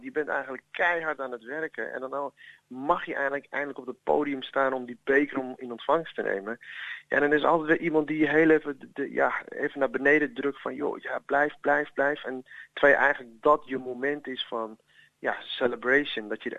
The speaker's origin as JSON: {"language": "Dutch", "country": "Ethiopia", "second_language": "Dutch", "moved": "yes", "lives_now": "Netherlands", "said": "We zijn uit Ethiopië gevlucht naar Nederland toe."}